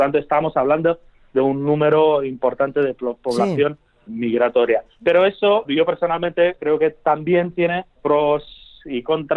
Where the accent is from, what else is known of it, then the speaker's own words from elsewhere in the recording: Romania; Spanish is a second language; moved away as an adult; now in Spain; yo soy de Rumanía, nací en Rumanía, crecí en Rumanía hasta los 18 años y ahora mismo estoy viviendo en España desde los 18, donde estudié Derecho y desarrollé mi actividad profesional.